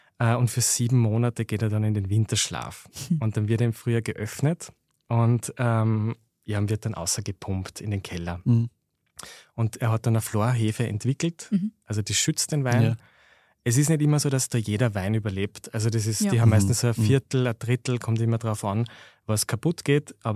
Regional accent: Upper Austria, Austria; ich komme nicht aus einem Weingebiet und schon gar nicht im Innviertel, wo ich herkomme. Aber ich bin in die Gastronomie geboren.

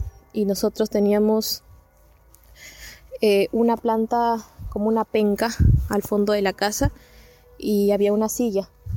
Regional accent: Peru; Yo soy de Perú y escucho tu podcast ya un añito

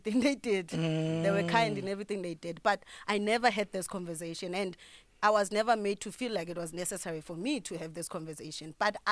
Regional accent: Bloemfontein, Free State, South Africa; I'm Xhosa from Bloemfontein, but my family is from Eastern Cape.

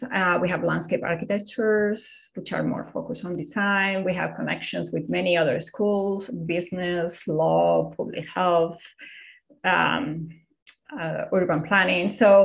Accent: Spain; I'm originally from Spain

